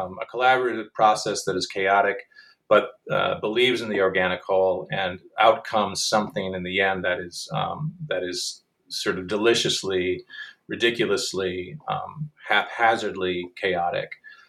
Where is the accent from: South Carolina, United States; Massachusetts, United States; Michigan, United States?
Michigan, United States; now in Chicago, United States; Well, I'm from Michigan, and most of the company is from the Midwest.